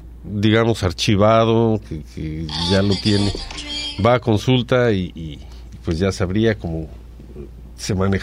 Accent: Mexico; yo lo comento como mexicano y como ejemplo que hay en otros países también.

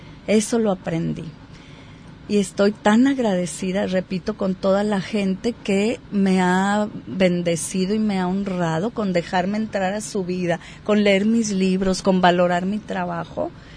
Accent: Guadalajara, Jalisco, Mexico; Voy una semana a mi amada Guadalajara, porque es mi ciudad natal, y la quiero, y ahí está toda la gente que quiero. Pero ya la semana ya me quiero venir a mi pueblito.

